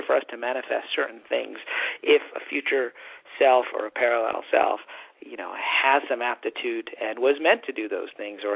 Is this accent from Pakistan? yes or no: yes; Pakistan; born there; and I was born in Pakistan in this life.